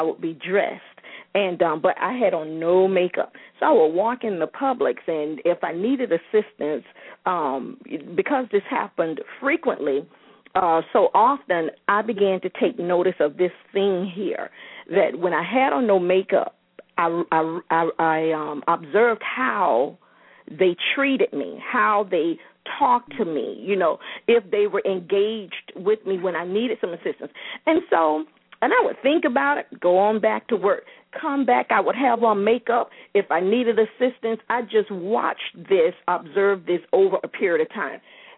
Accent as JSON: {"language": "English", "town": "West Palm Beach", "region": "Florida", "country": "United States", "tie": "born or raised there", "said": "Belinda and I, we grew up together in West Palm"}